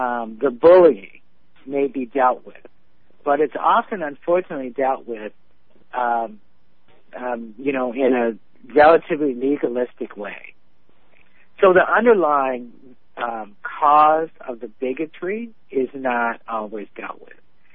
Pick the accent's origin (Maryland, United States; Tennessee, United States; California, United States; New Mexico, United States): Maryland, United States; born or raised there